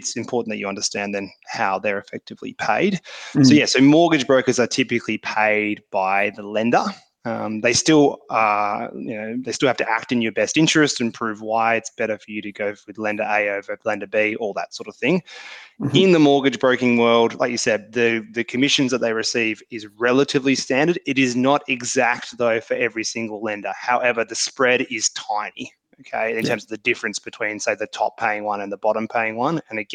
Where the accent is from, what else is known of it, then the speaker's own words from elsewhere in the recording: Australia; So obviously if it's in a bank account here in Australia, I've got access to it immediately.